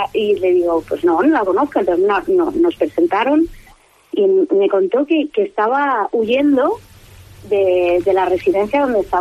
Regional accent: Mallorca, Balearic Islands, Spain; moved away as an adult; also born or lived in Madrid; yo soy de Mallorca, lo que pasa que jovencita me fui a estudiar interpretación y marketing, creatividad y demás, y me fui a Madrid. He estado como 14 años allí y ahora llevo un año y pico, casi dos, que he vuelto al paraíso

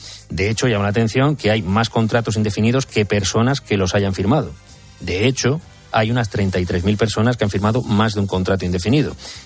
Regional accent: Spain; como patriota español que soy, orgulloso de mi identidad y de mi cultura

